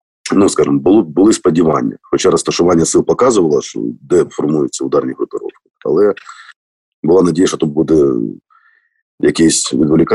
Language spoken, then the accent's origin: Ukrainian; Dnipro, Dnipropetrovsk Oblast, Ukraine; ті люди, які знаходяться в центральній частині України, в моєму рідному Дніпрі